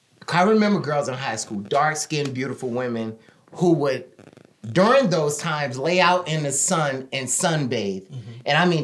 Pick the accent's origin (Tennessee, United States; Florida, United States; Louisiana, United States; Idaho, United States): Louisiana, United States; New Orleans; Well, I grew up in New Orleans.